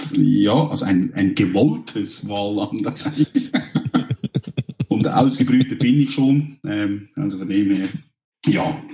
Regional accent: Lucerne, Switzerland; Ich komme aus der schönsten Innerschweiz. Ich komme aus dem Kanton Luzern und bin eigentlich auch hier aufgewachsen, ja, in der schönen Zentralschweiz.

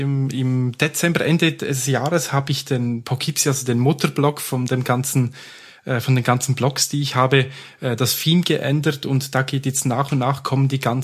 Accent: Switzerland; Wir haben da keinen Stress, wir sind Schweizer. Zumindest ein kleiner Teil vom Team, also ich.

